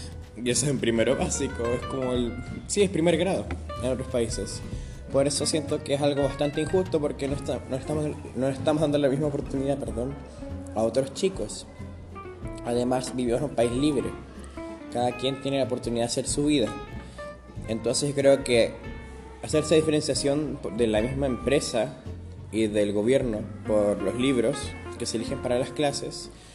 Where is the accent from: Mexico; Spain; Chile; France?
Chile; temas de polémica o que causen más interés general en mi país, que es Chile.